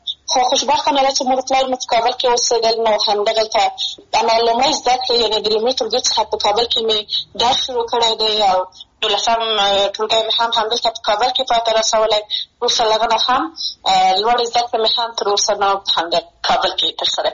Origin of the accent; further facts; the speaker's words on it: Maidan Wardak, Afghanistan; زه د میدان وردګ ولایت څخه یم او لوړ زده کړې مې د خپلې خوښې په پوهنځي کې کړې دي.